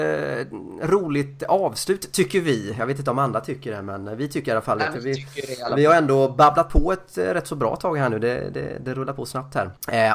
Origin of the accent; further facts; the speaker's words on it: Jönköping, Jönköping County, Sweden; vi är ju från Jönköping i grunden här